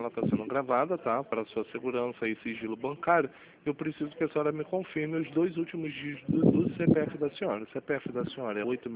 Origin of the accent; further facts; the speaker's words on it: Rio de Janeiro, Brazil; eu sou aqui do Rio de Janeiro.